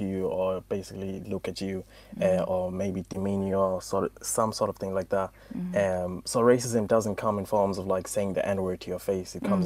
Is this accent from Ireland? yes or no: yes; Dublin, Leinster, Ireland; also born or lived in South Africa; Then you tell them, oh, I'm from Dublin. Then they'll be like, where are you really from? And then I'm like, South Africa.